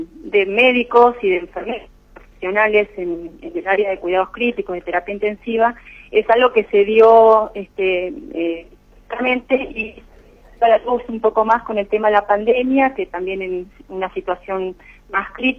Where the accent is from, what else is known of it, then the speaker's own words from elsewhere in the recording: Buenos Aires, Argentina; now in San Rafael, Argentina; Yo no soy de acá de San Rafael, vengo de Buenos Aires